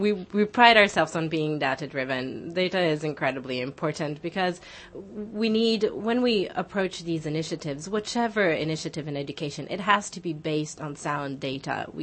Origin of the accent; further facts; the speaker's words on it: Switzerland; I grew up in Switzerland, and in Switzerland, it is the norm for people to speak at a minimum of three languages.